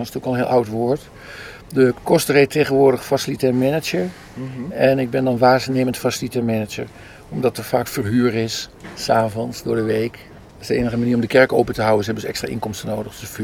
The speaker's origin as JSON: {"language": "Dutch", "town": "Amsterdam", "region": "North Holland", "country": "Netherlands", "tie": "born or raised there", "said": "Ik ben geboren in het Onze Lieve Vrouwengasthuis. Toen konden mijn ouders een huis krijgen in Slotermeer."}